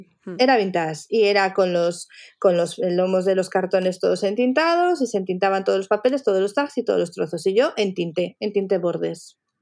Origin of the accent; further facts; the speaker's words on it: Vigo, Galicia, Spain; Bueno, yo soy de Vigo, entonces un día fui como de excursión a propósito a comprarme los papeles sueltos